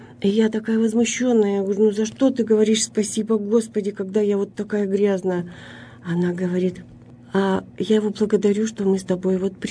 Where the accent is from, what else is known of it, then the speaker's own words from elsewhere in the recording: East Kazakhstan Region, Kazakhstan; now in Russia; Я приехала на Урал очень давно. Вообще я родилась в Восточно-Казахстанской области, росла в деревне.